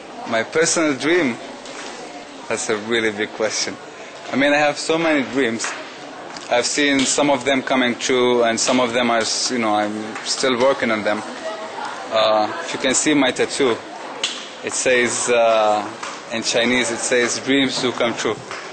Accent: Bethlehem, West Bank, Palestine; I'm from Bethlehem.

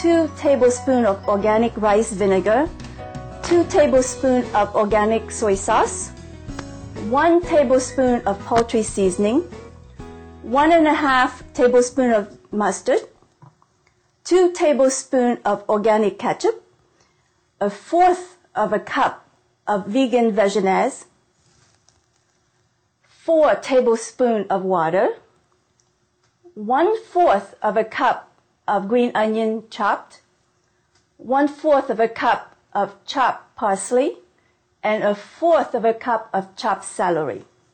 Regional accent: Ohio, United States; I am from Ohio, USA.

